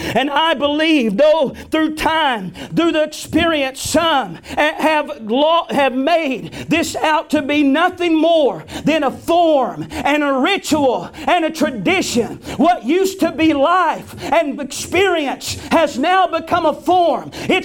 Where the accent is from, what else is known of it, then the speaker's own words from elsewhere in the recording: the South, United States; You know, I know I'm from the South, and Pentecost is a more of a rich thing down there.